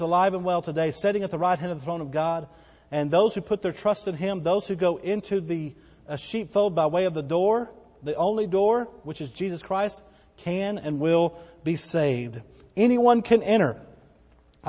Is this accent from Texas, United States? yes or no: yes; Bowie, Texas, United States; born there